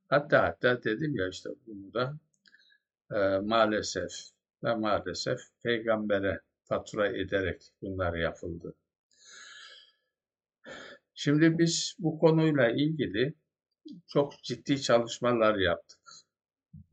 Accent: Beyşehir, Konya, Turkey; bizim yörede, yani Konya Beyşehir yöresinde orada Anamas Dağı diye bir dağ var.

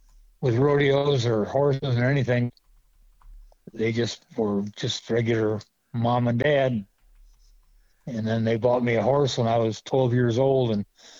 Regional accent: Lake Forest, Illinois, United States; moved away as an adult; now in Texas; Well, I was born in Lake Forest, Illinois, and raised there till I got married in 1969 to Marilee. And we stayed in Illinois and moved to Richmond, Illinois, and were there for 43 years.

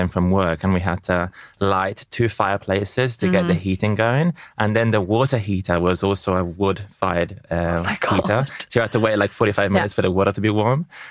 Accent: Tuscany, Italy; English is a second language; I'm Italian, I grew up in Tuscany, a small town near Florence.

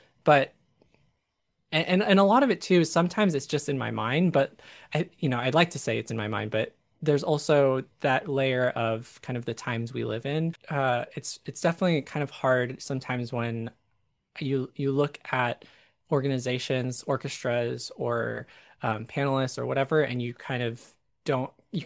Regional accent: California, United States; I would say like, "Oh, I'm from, you know, California. I was born in California."

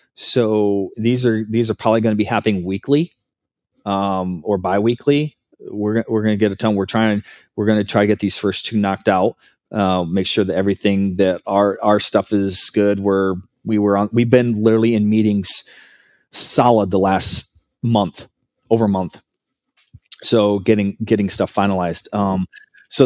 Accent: Michigan, United States; I have a lot of really good connections in Michigan. It's my home state.

